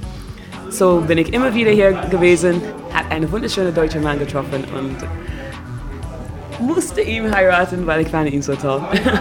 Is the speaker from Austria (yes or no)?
no; Barbados; German is a second language; moved away as an adult; also born or lived in London, United Kingdom; Ich bin in London geboren, aufgewachsen in Barbados, in der Karibik, kleine Insel, und dann zurück nach London gegangen, um zu studieren.